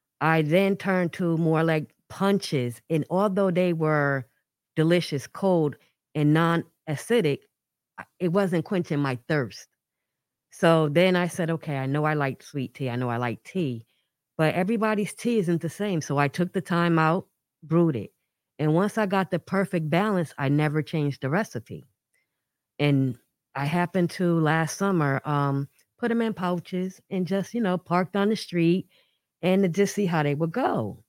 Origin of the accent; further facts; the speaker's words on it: New Haven, Connecticut, United States; I grew up, well, born and raised here in New Haven. I grew up in various different parts of the town, starting with Exit 8 and Eastern Circle, my favorite stomping ground